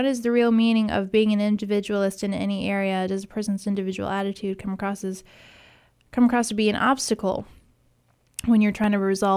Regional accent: Lithuania; English is a second language; I'm from Lithuania.

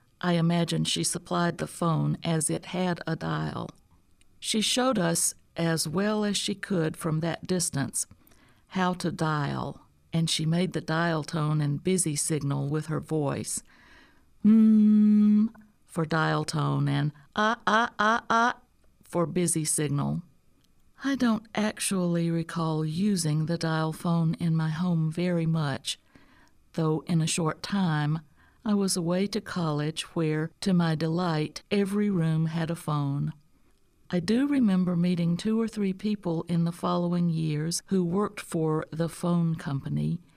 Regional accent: Alabama, United States; My hometown had the distinction of being the last area in the state of Alabama to go dial.

